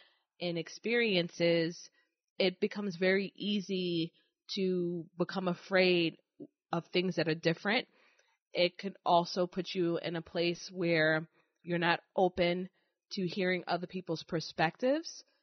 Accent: New York City, New York, United States; She's from the Midwest, and I'm from New York City.

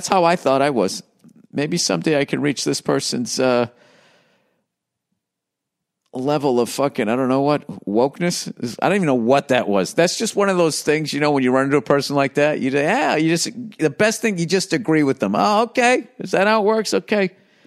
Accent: East Coast, United States; Well, I grew up on the East Coast and we had nor'easters.

